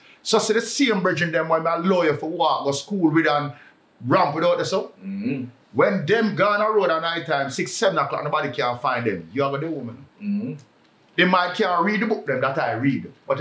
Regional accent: Portmore, Saint Catherine, Jamaica; I spend most of my younger life growing up in Portmore, but I'm Maxfield, I come from that part of Maxfield.

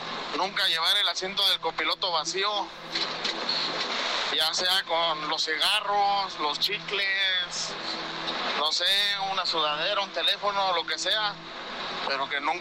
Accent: Querétaro, Mexico; soy trailero, soy de Querétaro.

